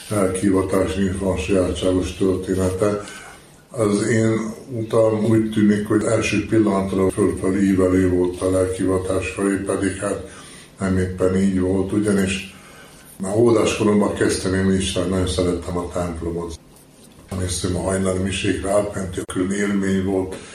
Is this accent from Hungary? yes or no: no; Senta, Vojvodina, Serbia; now in Totovo Selo, Serbia; Én zentai vagyok, zenta szülötte.